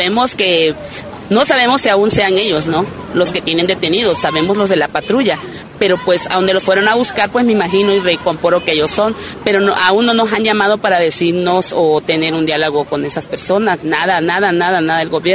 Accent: Mexico; como mexicanos exijo esos derechos

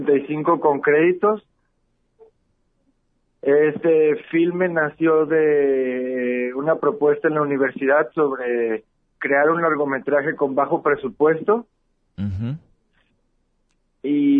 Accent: Lagos de Moreno, Jalisco, Mexico; also born or lived in Guadalajara; estudié la carrera de cinematografía en Guadalajara, pero yo soy originario de Lagos de Moreno.

